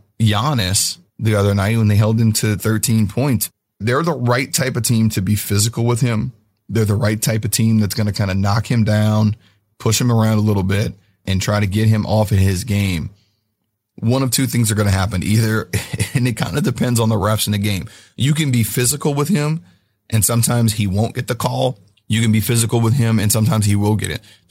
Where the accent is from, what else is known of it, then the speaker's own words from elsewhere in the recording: New Orleans, Louisiana, United States; Full disclosure, I was born in New Orleans, got my start writing at the Times-Picayune in New Orleans, covered LSU, so I've been down there pretty much my whole life.